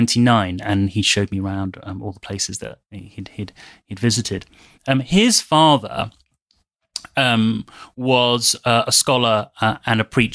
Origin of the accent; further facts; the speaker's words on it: London, United Kingdom; Perhaps it's to do with being Muslim, growing up with this idea of truth. I grew up in London, in West London, in a rather boring suburb.